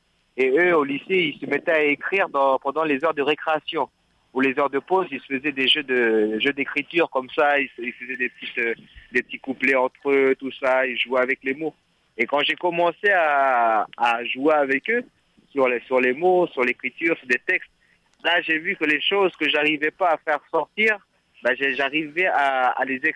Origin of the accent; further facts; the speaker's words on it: New Caledonia; moved away; Quand je suis parti de Nouvelle-Calédonie, de mon pays, avec mon épouse, on a été accueillis à Douarnenez